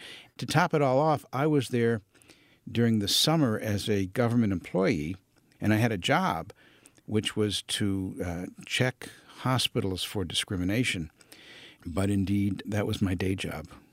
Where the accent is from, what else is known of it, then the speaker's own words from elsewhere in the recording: Detroit, Michigan, United States; Well, I was from Detroit, Michigan, which I think explains that I hadn't seen very much of the coasts.